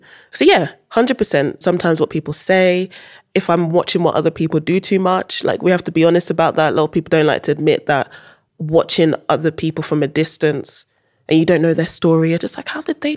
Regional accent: Netherlands; I wasn't born in the UK, I was born in Holland, went to school in Holland. So they were teaching us how to write in Dutch, but at home we only spoke English.

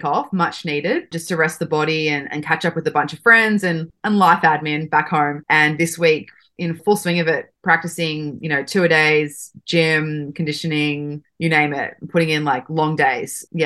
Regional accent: Sydney, New South Wales, Australia; I am from Sydney, Australia. I started tennis when I was 12.

